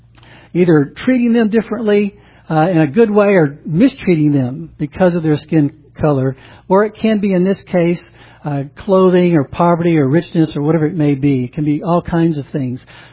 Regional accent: the South, United States; I grew up in the South.

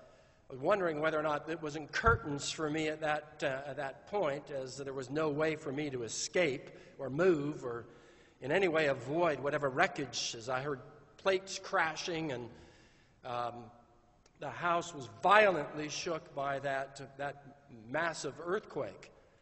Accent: California, United States; earthquakes were quite commonplace when I was growing up in California.

